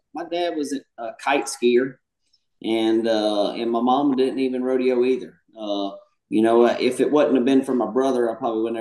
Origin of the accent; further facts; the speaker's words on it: Louisiana, United States; You know, I grew up in South Louisiana on a very small ranch.